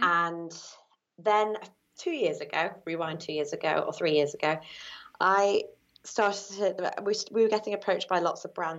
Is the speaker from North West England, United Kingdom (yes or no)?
yes; Wirral, North West England, United Kingdom; accent: Scouse; I'm from the Wirral originally, near Liverpool. I had a very thick Scouse accent at this point